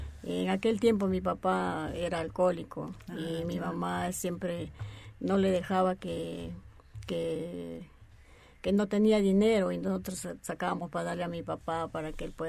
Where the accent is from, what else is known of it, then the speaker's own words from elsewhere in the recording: Huancayo, Junín, Peru; born there; Yo vengo, nací en Huancayo y tengo una costumbre, ¿no? Una tradición de mis padres. Fui católica, muy claro, religiosa, pero estudié en un colegio de monjas